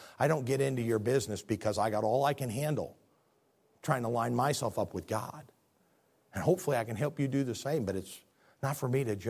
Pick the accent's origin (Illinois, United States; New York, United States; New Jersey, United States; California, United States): Illinois, United States; Spring Valley; born there; But you remember, I was born in Spring Valley, Illinois.